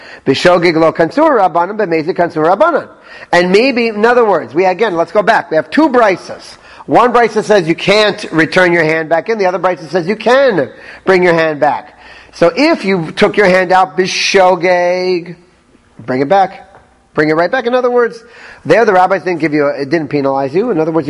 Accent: Florida, United States; I said, officer, I'm really sorry. I'm from Florida. It's fine where I'm from.

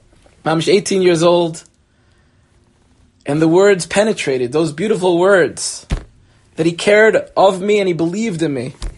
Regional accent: Cedarhurst, New York, United States; sixth grade in Yeshiva of South Shore. I grew up in Cedarist. I went to Yeshiva Toros Chaim of South Shore.

